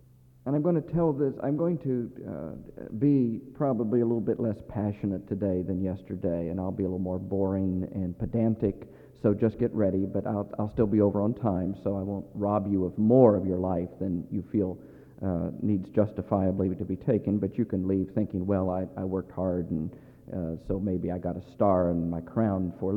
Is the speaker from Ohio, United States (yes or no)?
yes; Ohio, United States; never growing up in the South, that for some reason central Ohio never generated the stories for me